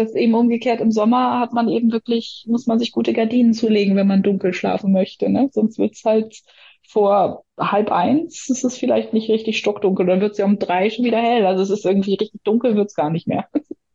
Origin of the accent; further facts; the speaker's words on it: Bremen, Germany; Und ich komme selber aus Bremen, das heißt, ich kenne Großstadt, und vermisse es manchmal, muss ich sagen.